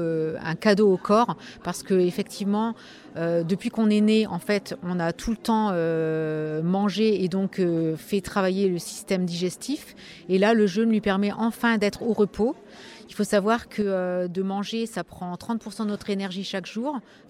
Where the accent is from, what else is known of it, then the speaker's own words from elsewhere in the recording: Coucy-le-Château, Hauts-de-France, France; moved away as an adult; j'ai choisi d'installer ce centre de jeûne à Coucy-le-Château parce que c'est mon village natal où j'ai vécu de un an jusqu'au bac, en fait.